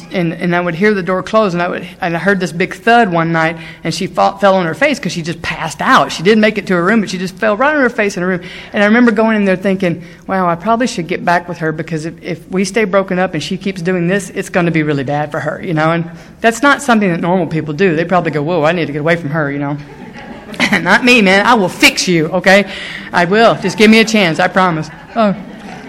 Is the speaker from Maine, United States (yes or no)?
no; Mississippi, United States; when I was growing up in Mississippi in college down there, we had to drive 2.5 hours to a gay bar in Alabama.